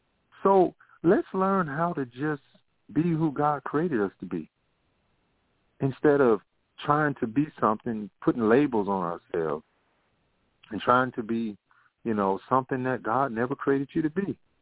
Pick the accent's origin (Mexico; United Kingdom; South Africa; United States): United States; I am an American.